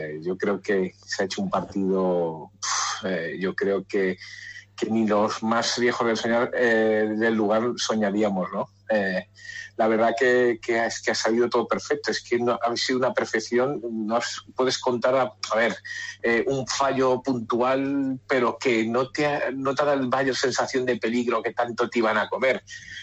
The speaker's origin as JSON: {"language": "Catalan", "town": "Barcelona", "region": "Catalonia", "country": "Spain", "said": "Jo sóc de Barcelona, però porto ja aquí 20 anys i ja tinc el cor groguet."}